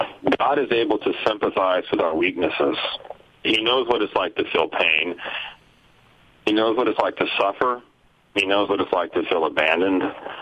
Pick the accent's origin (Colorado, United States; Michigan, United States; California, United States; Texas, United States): Texas, United States; somewhat to the destruction of Hurricane Harvey, which is you know, close to my heart because it was in my hometown.